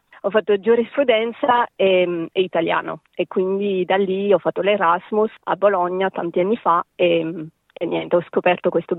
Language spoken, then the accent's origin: Italian; Paris, Île-de-France, France; Italian is a second language; mio padre è nato in Corsica e poi ha incontrato mia madre nei Caraibi e poi io sono nata a Parigi e cresciuta lì.